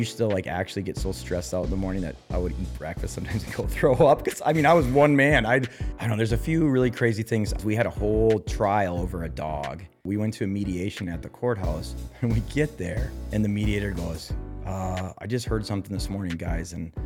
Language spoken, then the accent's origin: English; Green Bay, Wisconsin, United States; also born or lived in Eau Claire / Sheboygan; I grew up on the east side of Wisconsin. I was born in Eau Claire, Wisconsin, but I lived in Sheboygan, I think starting when I was like in preschool. Then moved up to Green Bay and lived there until I graduated college.